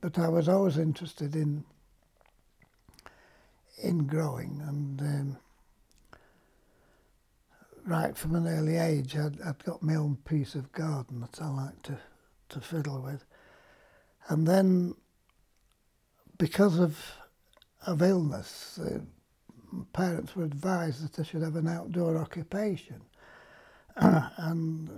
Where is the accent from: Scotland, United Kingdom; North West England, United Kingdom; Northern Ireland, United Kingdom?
North West England, United Kingdom; Timperley; born there; also born or lived in Poynton; I was born in Timperley, Altrincham, which is not more than 2 miles from where we're sat now.